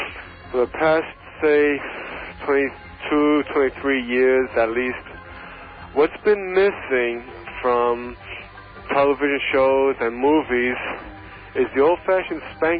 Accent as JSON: {"language": "English", "town": "Farmingville", "region": "New York", "country": "United States", "said": "I'm from Farmingville."}